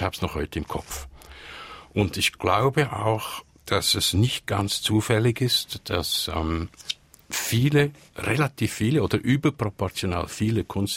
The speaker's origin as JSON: {"language": "German", "town": "Kriens", "region": "Lucerne", "country": "Switzerland", "tie": "born or raised there", "said": "Ich komme von Luzern. Ich bin in Kriens aufgewachsen."}